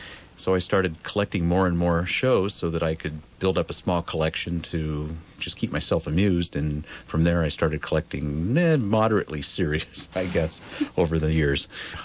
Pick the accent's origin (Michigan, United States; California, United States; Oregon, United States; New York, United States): California, United States; Los Angeles; Growing up in Los Angeles, I was exposed to a lot of radio.